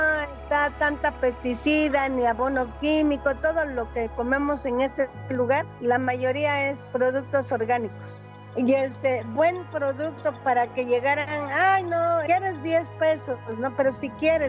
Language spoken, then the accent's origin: Spanish; Zimatlán de Álvarez, Oaxaca, Mexico; yo crecí en Cimatlán de Álvarez, Oaxaca, en el barrio de San Juan.